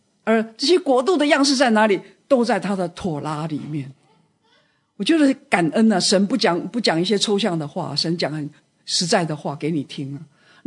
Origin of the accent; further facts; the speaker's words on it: United States; 美国第一个，我是美国人哦，我要跟你们讲啊